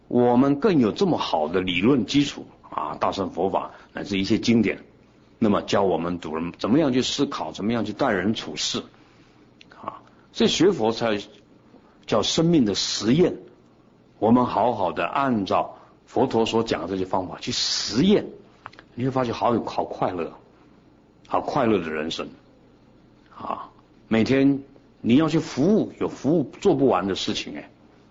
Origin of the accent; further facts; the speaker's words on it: Taiwan; born there; 我是在台湾出生的出家人